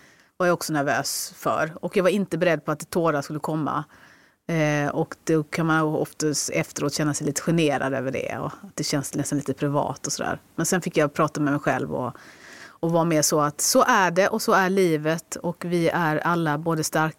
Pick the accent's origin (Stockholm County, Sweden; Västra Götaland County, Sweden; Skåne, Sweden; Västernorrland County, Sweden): Skåne, Sweden; Jag är ändå skåning.